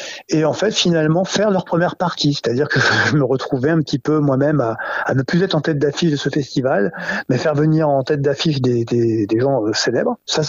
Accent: Brittany, France; mon amour et de mon attachement à ma région d'origine, du côté du Morbihan

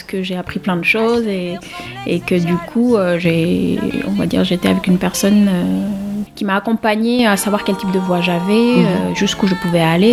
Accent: Senegal; moved away as an adult; now in France; Quand j'ai eu mon bac en fait et que je suis revenue en France parce que j'ai grandi au Sénégal

